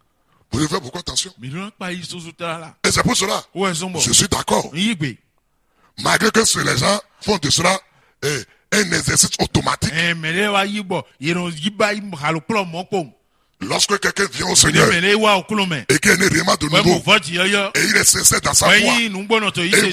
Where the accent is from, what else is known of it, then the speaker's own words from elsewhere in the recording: Benin; chez nous au Bénin